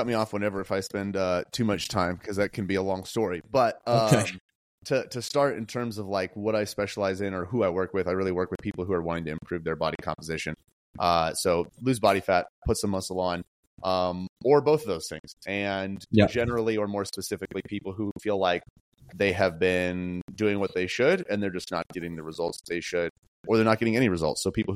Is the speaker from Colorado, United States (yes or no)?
yes; Colorado, United States; this was in North Dakota, so I was far away from home. I'm from Colorado.